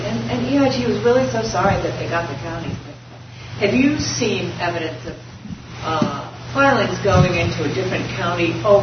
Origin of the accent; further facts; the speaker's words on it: New York, United States; I come from New York.